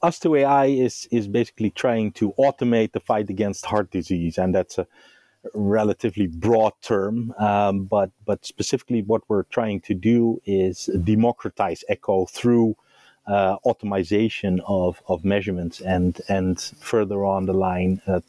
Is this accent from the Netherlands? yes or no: yes; Netherlands; I'm born and bred in the Netherlands, still live there in the northern part of the Netherlands